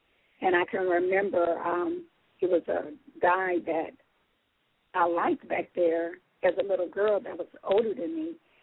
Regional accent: Hattiesburg, Mississippi, United States; also born or lived in California; So I was raised in Hattiesburg and California, and I would go back and forth up into the 10th grade.

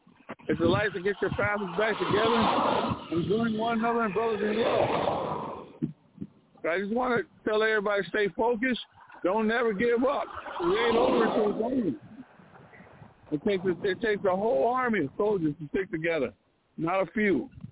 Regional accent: Oakland, California, United States; from Oakland, California, and I'm out here fellowshipping with these brothers

